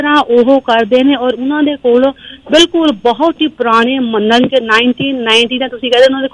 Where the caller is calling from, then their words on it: United States; ਮੈਂ ਅਮਰੀਕਾ ਤੋਂ ਕਾਲ ਕਰ ਰਹੀ